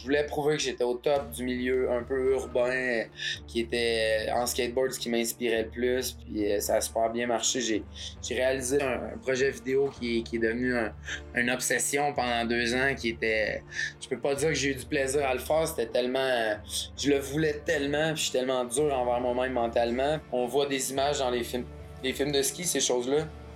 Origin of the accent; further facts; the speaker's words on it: Drummondville, Quebec, Canada; je viens de Drummondville, Québec à la base.